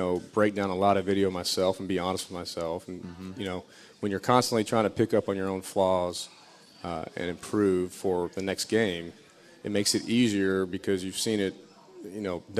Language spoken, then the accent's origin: English; Austin, Texas, United States; I loved it. I mean, it's still my favorite town. It's changed, obviously.